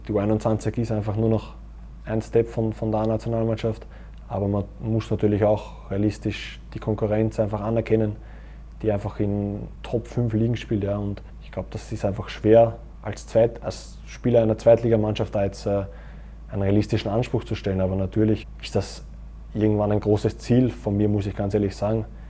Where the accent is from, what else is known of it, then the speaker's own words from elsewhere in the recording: Austria; man hat es nicht so einfach jetzt als Österreicher hier in einer deutschen Kabine